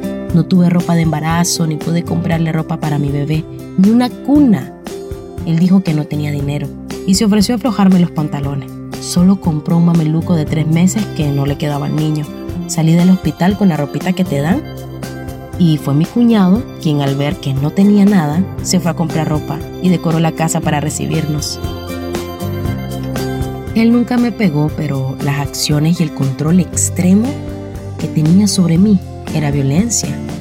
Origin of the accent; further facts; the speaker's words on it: Nicaragua; moved away as an adult; now in United States; una nica de 38 años y vivo en Estados Unidos, donde emigré hace una década.